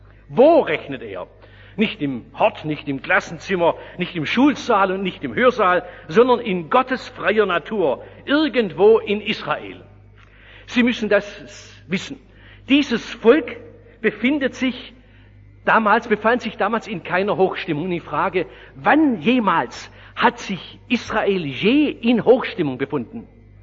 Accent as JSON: {"language": "German", "town": "Oberndorf", "region": "Baden-Württemberg", "country": "Germany", "tie": "born or raised there", "said": "1945, in dieser Waffenstadt Oberndorf, wo ich groß geworden bin"}